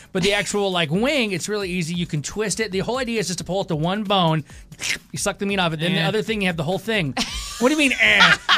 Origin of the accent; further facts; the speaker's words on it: Michigan, United States; I'm from the Mitten State. What's that? Well, look at your right hand. You can make a mitten. It's Michigan.